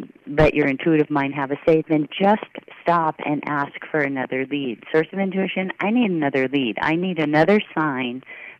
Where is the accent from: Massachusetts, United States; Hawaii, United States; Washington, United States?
Hawaii, United States; And I was born and raised in Hawaii, so I said, you know, it's a freckle.